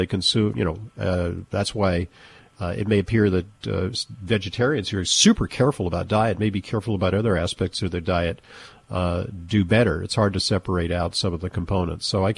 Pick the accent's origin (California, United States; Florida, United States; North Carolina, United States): California, United States; Los Angeles; I grew up in Los Angeles, where there were some days where I remember as a kid, I would have pain in my chest from playing outside.